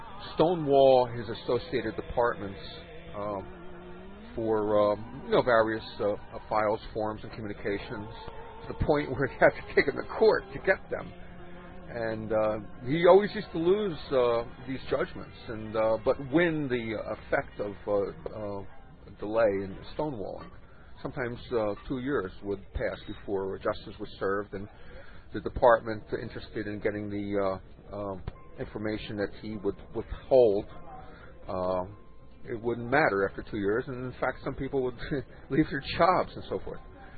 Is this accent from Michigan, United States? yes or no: no; New York, United States; And I was born and raised in the New York metropolitan area.